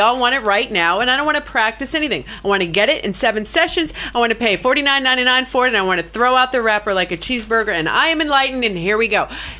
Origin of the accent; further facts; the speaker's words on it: San Francisco, California, United States; But I was born in San Francisco, so I'm a native Californian.